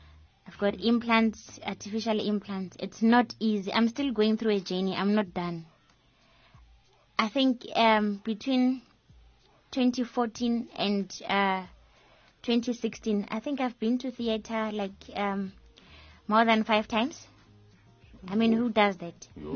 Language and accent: English; Soweto, Gauteng, South Africa; I'm from Dobsonville, Soweto.